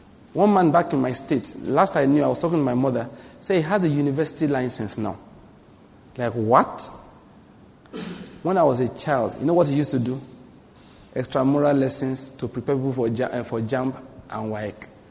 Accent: Enugu, Enugu State, Nigeria; I said, no, I come from Enugu. That's rather far.

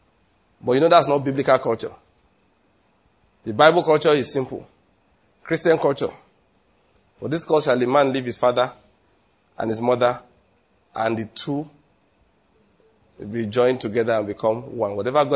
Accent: Benue, Nigeria; You know, I'm from Benue State. We don't marry from Nasarawa.

